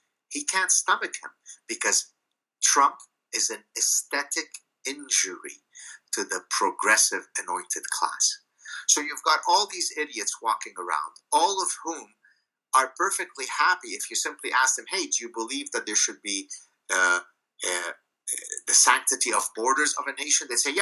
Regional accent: Canada; because as I keep reminding people, I'm Canadian. I'm not going to vote in this election.

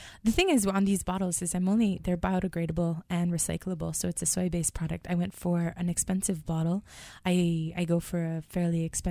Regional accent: Winnipeg, Manitoba, Canada; I'm from Winnipeg.

